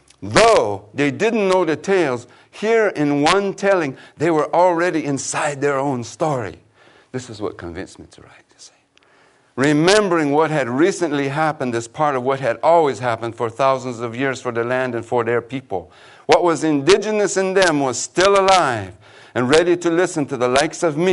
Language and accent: English; New Mexico, United States; We're from New Mexico. We are. We're from New Mexico.